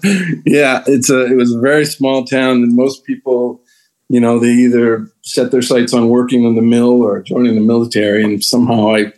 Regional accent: Livermore Falls, Maine, United States; We were in central Maine, a little mill town called Livermore Falls.

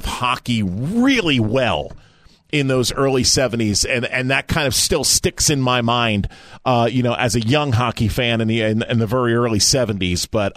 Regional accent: Philadelphia, Pennsylvania, United States; believe me, growing up in Philly, I always hated Boston.

